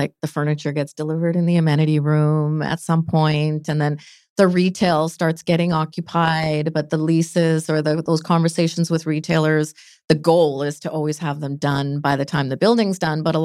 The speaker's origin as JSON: {"language": "English", "town": "North Delta", "region": "British Columbia", "country": "Canada", "tie": "born or raised there", "also_born_or_lived": "Calgary, Canada", "said": "I'm born and raised in Vancouver, North Delta. What's up, North Delta? Shout out. Very proud to have been born and raised in North Delta."}